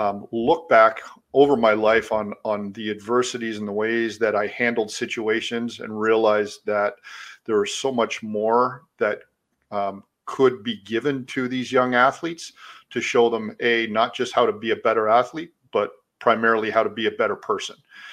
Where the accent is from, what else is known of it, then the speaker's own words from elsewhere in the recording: Toronto, Ontario, Canada; I was on a trajectory as a young hockey player growing up in the Toronto area, where the sport came very natural to me.